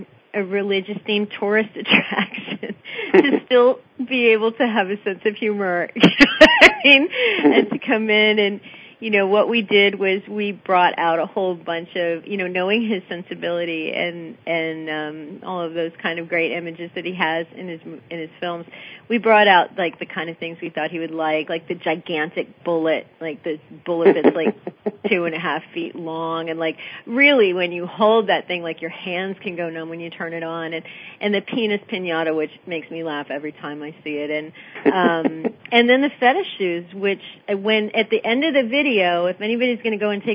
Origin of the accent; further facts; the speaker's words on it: Brooklyn, New York, United States; born there; also born or lived in Boston; I was born in Brooklyn, and I lived, but we moved down here when I was a little kid, and and then I lived here for a long time, but I lived also in Boston